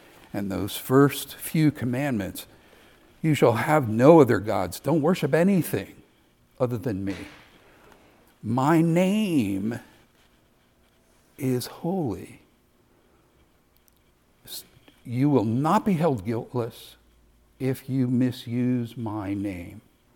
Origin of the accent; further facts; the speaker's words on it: Ireland; You also had laws in Ireland, and I'll use that because I'm Irish.